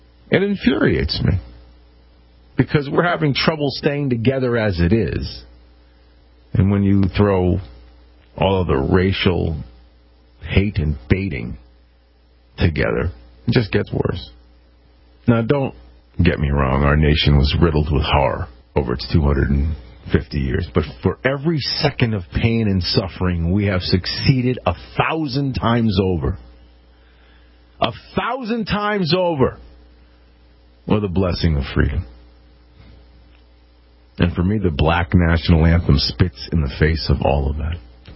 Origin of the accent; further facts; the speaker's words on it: Connecticut, United States; born there; I was born in Connecticut. I was lucky to be born in Connecticut. I'm proud to bleed red, white, and blue.